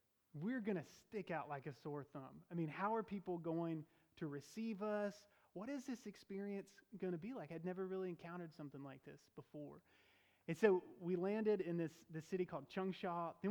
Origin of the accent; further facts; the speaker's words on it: Kentucky, United States; And so I grew up in Kentucky. I'm not a native South Carolinian. We've been here about 3 years. But I grew up in a little town in Kentucky, and it was not a diverse town.